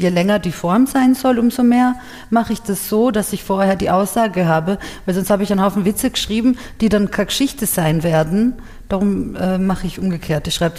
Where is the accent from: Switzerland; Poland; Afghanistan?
Poland; Ihr, sag ich zu ihr, aus Polen.